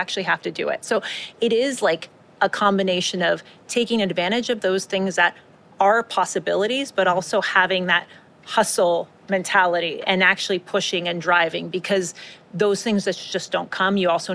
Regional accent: Canada; So I grew up in Canada and obviously to parents that were from Uruguay.

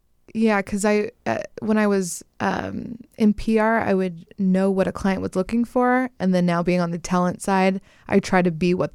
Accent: Pennsylvania, United States; now in Los Angeles, United States; I am originally from Pennsylvania.

